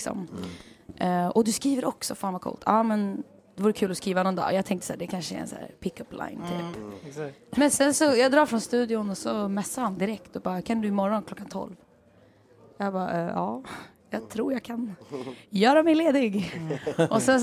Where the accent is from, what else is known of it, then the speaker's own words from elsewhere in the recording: Sweden; Alltså för att som svensk så här, säger man klockan 10, då är man där 10:15 kanske.